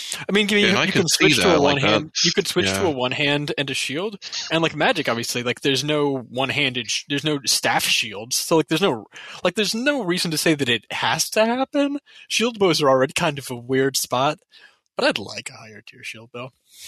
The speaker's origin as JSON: {"language": "English", "town": "Seattle", "region": "Washington", "country": "United States", "tie": "born or raised there", "said": "I grew up in Seattle, so like I will always be going for a good smoked salmon."}